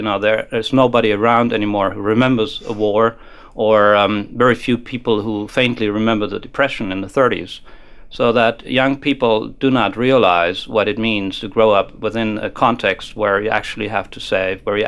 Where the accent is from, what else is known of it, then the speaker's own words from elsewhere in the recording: Germany; growing up in Germany, in post-war Germany